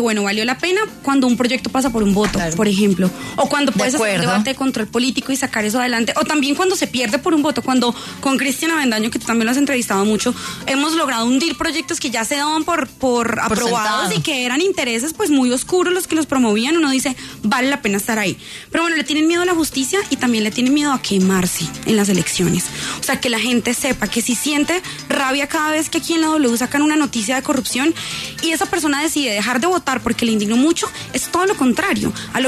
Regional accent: Colombia; yo estoy segura de que somos la mayoría de Colombia.

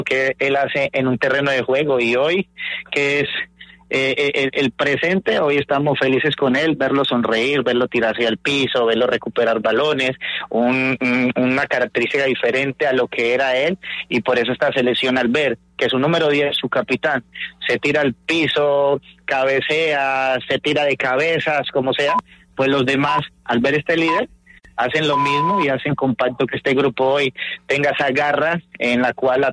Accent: Colombia; lo que nos compete a nosotros como colombianos

